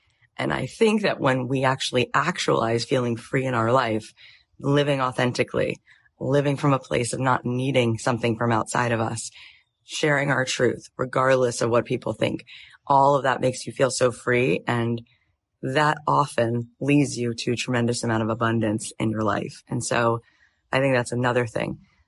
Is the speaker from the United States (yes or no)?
yes; Florida, United States; moved away as an adult; also born or lived in Jerusalem / California; now in Los Angeles, United States; I spent half my life in Florida. I grew up in Florida till I was 20. Then I went to Jerusalem for 3 years. And then I moved to LA at 23, and now I'm 43.